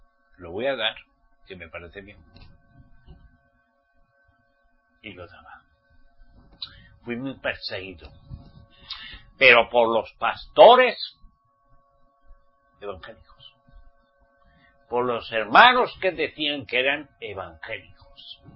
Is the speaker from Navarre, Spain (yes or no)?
yes; Pamplona, Navarre, Spain; Yo quería que en toda mi tierra, Pamplona y Navarra, fuesen salvos.